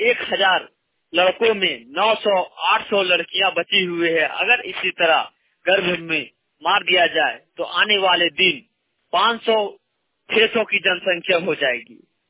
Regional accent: Hazaribagh, Jharkhand, India; ग्राम post बादम, थाना बड़का गांव, जिला हजारीबाग, राज्य झारखंड का निवासी हूं।

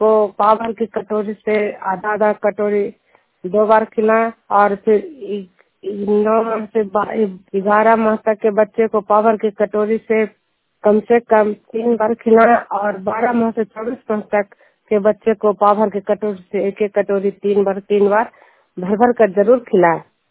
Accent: Bihar, India; मैं नालंदा जिला हिंसापक खड़जनिया गांव के निवासी हूँ

